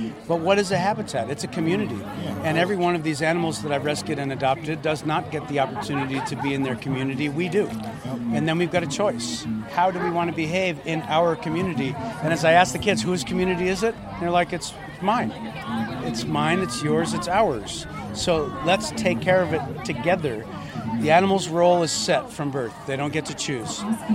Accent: Darien, Connecticut, United States; I grew up in Connecticut. I grew up in Darien, Connecticut.

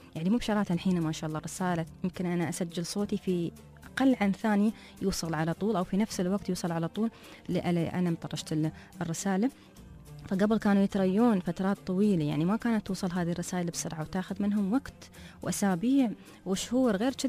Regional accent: United Arab Emirates; من المناطق عندنا في الامارات

